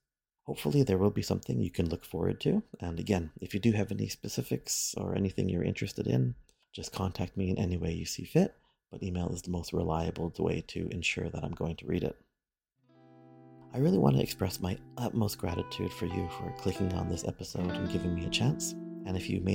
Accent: Canada; I am Canadian and from a very mixed background. My mother is Asian and my father is European, and people tell me I look either Mexican, Filipino, Hawaiian, and everything else in between.

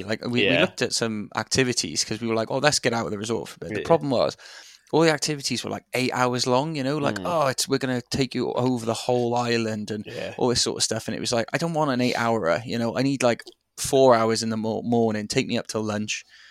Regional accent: Wales, United Kingdom; when I said I was from Wales, he went, oh, Wrexham. I said, I don't know, Cardiff.

